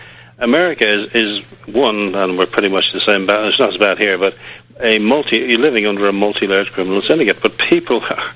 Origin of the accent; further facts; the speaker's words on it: Dublin, Leinster, Ireland; I'm from Dublin, Ireland. I'm from the Republic of Ireland, which is a sovereign, independent country.